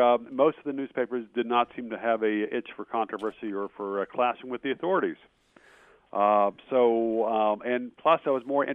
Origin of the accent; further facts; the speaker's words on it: Front Royal, Virginia, United States; And I was raised in a town that they actually shut down all the schools as part of massive resistance in 1958.